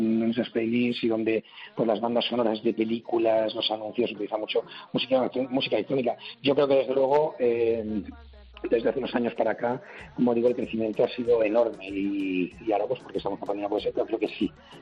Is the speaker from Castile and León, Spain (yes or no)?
no; Madrid, Community of Madrid, Spain; yo soy del barrio de Moncloa, de la ciudad de Madrid.